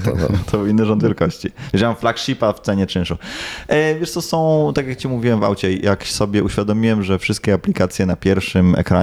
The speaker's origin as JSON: {"language": "Polish", "town": "Kraków", "region": "Lesser Poland", "country": "Poland", "lives_now": "Warsaw, Poland", "said": "kupiłem go tu w Warszawie, mimo że jestem z Krakowa."}